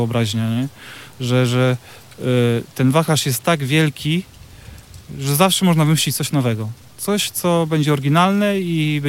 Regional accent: Pomeranian Voivodeship, Poland; Nie, ja jestem z Żuław.

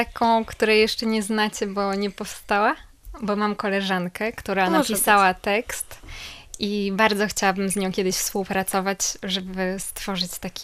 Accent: Gdynia, Pomeranian Voivodeship, Poland; Tak, to moje rodzinne miasto i bardzo lubię Gdynię.

